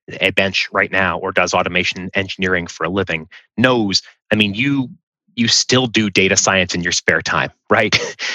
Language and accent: English; Massachusetts, United States; also born or lived in Allentown, Pennsylvania; I was born in Allentown, Pennsylvania, and my family moved up to Massachusetts when I was very young.